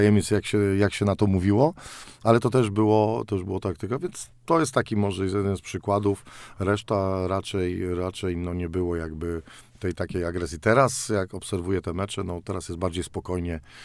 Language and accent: Polish; Nysa, Opole Voivodeship, Poland; ja wychowałem się w Nysie przy zawodnikach no, specyficznych